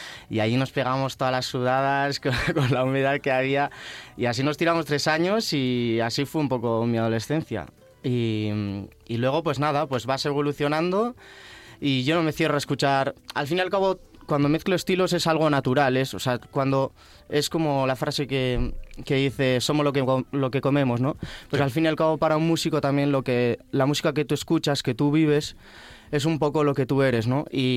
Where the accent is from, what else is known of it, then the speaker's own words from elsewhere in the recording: Zumaia, Basque Country, Spain; now in Madrid, Spain; primero empecé en la escuela de mi pueblo, que yo soy de Zumaya, y después me pasé al Conservatorio de Donosti. Después terminé el profesional en Salamanca, y ahora estoy ya terminando el superior de jazz aquí en la Creativa en Madrid.